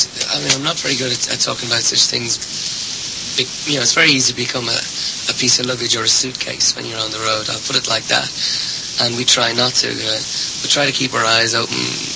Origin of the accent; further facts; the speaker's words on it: Ireland; And as an Irishman, I feel I can make that statement. Some people say, well, we come from the south of Ireland, therefore we've no right to make a statement about what's going on in Northern Ireland, that the bombs don't go off in my city.